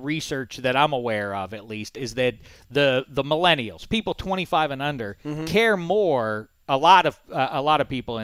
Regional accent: Pittsburgh, Pennsylvania, United States; I am as I've mentioned before, I'm from Pittsburgh.

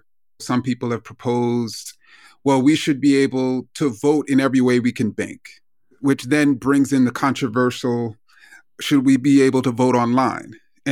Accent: United States; born there; I was born in the United States. Should I date myself? I'll date myself.

